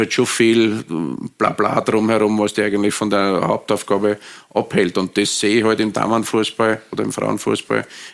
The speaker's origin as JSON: {"language": "German", "country": "Austria", "said": "als Österreicher"}